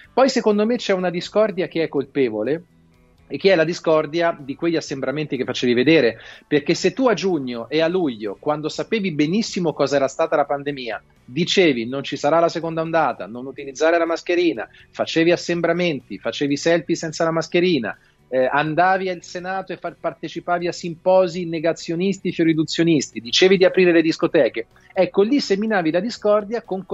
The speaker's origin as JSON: {"language": "Italian", "region": "Tuscany", "country": "Italy", "said": "ne so qualcosa da toscano anch'io."}